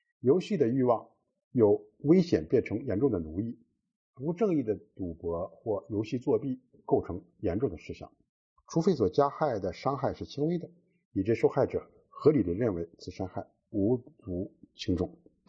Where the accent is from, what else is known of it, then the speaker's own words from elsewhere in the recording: China; 我们亚洲人哈，包括我们中国人在内呢